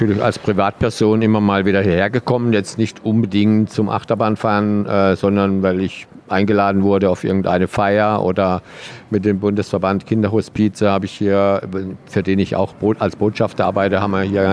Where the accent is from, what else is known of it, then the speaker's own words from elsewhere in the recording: Freiburg, Baden-Württemberg, Germany; weil ich komme ja immerhin aus der Gegend, bin ja gebürtiger Freiburger, wie ich schon sagte.